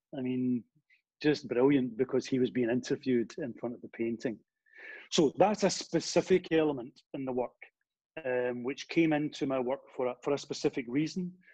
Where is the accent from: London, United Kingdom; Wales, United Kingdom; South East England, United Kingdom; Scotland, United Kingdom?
Scotland, United Kingdom; because I'm Scottish.